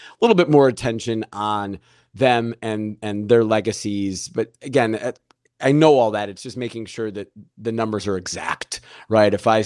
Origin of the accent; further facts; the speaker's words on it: Chicago, Illinois, United States; I'm a Chicagoan, so I'm a WGN guy, right?